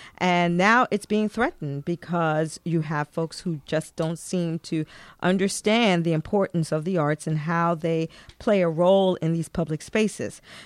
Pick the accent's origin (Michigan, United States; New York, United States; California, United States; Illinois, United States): New York, United States; Bronx; I was born and raised in the Bronx.